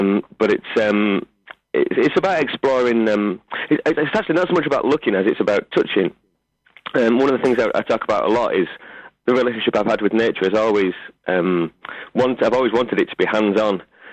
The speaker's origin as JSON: {"language": "English", "town": "Wakefield", "region": "Yorkshire and the Humber", "country": "United Kingdom", "tie": "born or raised there", "accent": "Yorkshire", "said": "I grew up in Wakefield, which is just down the road."}